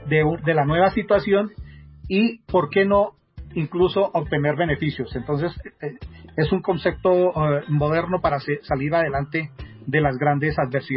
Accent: Colombia; yo soy el único colombiano que queda vivo en este concurso.

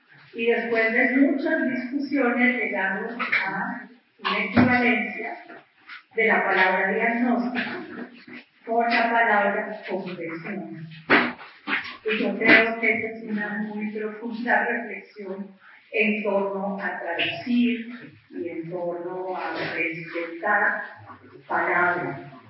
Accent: Cali, Valle del Cauca, Colombia; Y como caleña arrepentida por haber descuidado tanto la herencia

